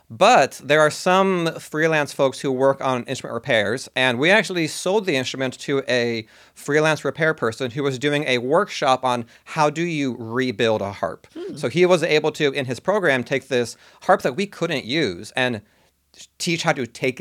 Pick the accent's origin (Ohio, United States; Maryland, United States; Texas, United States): Ohio, United States; Finneytown; So for anyone local listening, I grew up in Finneytown, small area just northwest of the city limits.